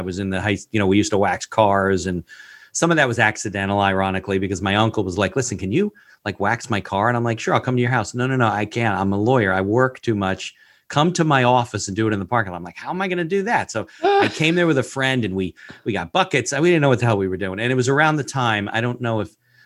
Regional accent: New Jersey, United States; My story is not as exciting. I grew up in New Jersey. I've been to Israel, but I haven't lived in Israel.

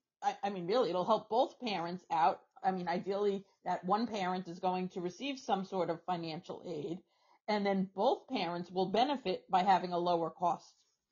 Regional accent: New York, United States; I'm from New York, and in New York, they usually use what's called a SUNY cap

